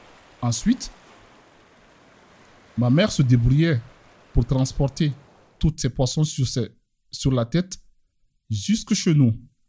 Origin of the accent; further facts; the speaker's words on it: Kamsar, Boké, Guinea; Pendant mon enfance à Kamsar, une ville située au nord de la capitale Conakry, en Guinée, au bord de l'océan Atlantique.